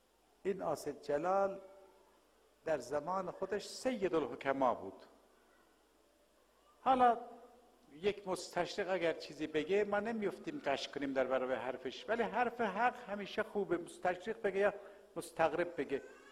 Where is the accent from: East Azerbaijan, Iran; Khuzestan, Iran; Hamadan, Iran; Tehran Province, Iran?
Tehran Province, Iran; Tehran; born or raised there